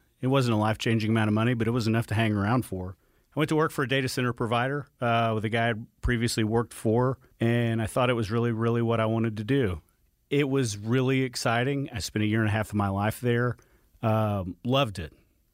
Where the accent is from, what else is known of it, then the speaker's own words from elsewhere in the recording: Atlanta, Georgia, United States; Guys, I grew up in Atlanta. I went to Parkview High School. I lifeguarded at Cedar Creek Pool over off Killian Hill Road.